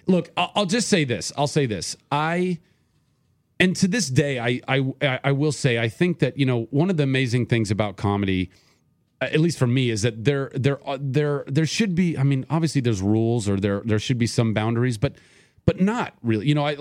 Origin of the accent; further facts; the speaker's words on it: Ventura, California, United States; No, well, I grew up in Ventura. I did theater in Ohio, so it was like a little second home growing up.